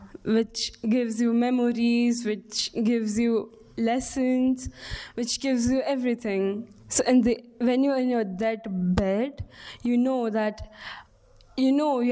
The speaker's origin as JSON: {"language": "Italian", "town": "Mumbai", "region": "Maharashtra", "country": "India", "second_language": "Italian", "said": "sono di India, Bombay. Ho 16 anni"}